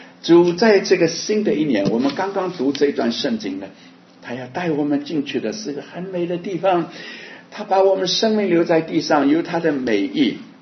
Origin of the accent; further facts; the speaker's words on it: Shanghai, China; 我在上海长大，在上海做事，好像昨天一样，现在七十几岁的人了。